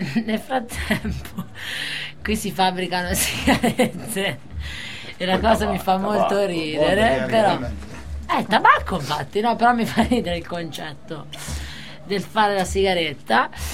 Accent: Perugia, Umbria, Italy; Siamo di Perugia

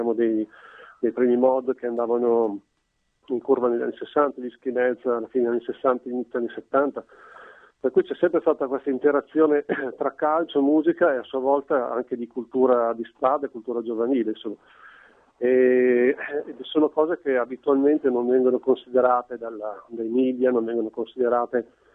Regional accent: Piacenza, Emilia-Romagna, Italy; sono di Piacenza da mille

